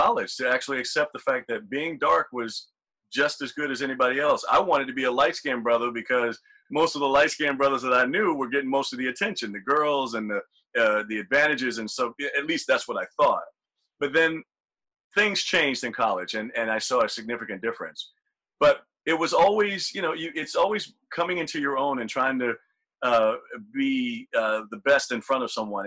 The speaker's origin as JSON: {"language": "English", "region": "the South", "country": "United States", "tie": "born or raised there", "said": "And I just remember growing up in the South, my mom would always say, I don't understand why folks will have this beautiful car, but yet they live in a shack."}